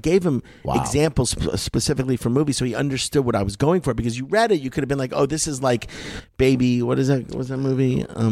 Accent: Miami Beach, Florida, United States; also born or lived in Las Vegas; I was living in Las Vegas at the time. I grew up in Miami Beach, but for 2 years, my mom got married to this guy, and we moved to Las Vegas.

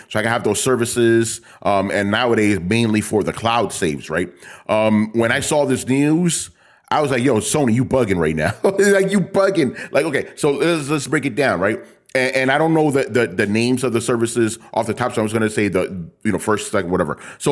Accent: New York, United States; You know, I'm from New York, people, with the MTA

